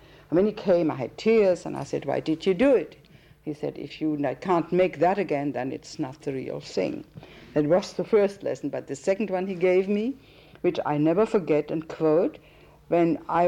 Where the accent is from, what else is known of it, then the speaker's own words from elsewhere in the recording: Bayreuth, Bavaria, Germany; I was born in Bayreuth by the chance that my mother was absolutely crazy about Wagner, so we lived there for quite a few years. And my first school years were there.